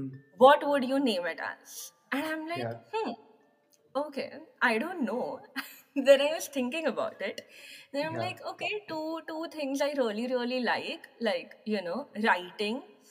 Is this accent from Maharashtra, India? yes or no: yes; Mumbai, Maharashtra, India; now in Nottingham, United Kingdom; So currently I'm living in this small city of UK called Nottingham. And originally I am from Mumbai, India.